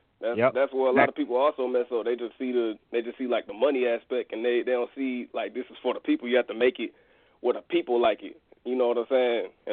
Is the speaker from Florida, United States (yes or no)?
no; Atlanta, Georgia, United States; I'm from Atlanta, and it's just like, I've been doing this for, one or two years